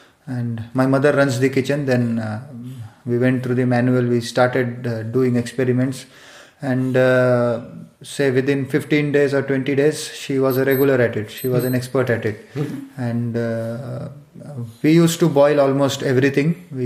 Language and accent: English; India; I'm from India.